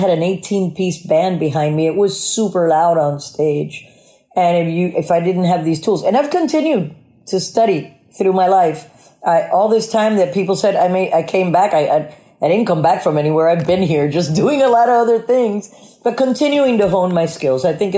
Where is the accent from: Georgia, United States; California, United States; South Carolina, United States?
South Carolina, United States; one of my dad's army buddy's daughter that I grew up with in South Carolina.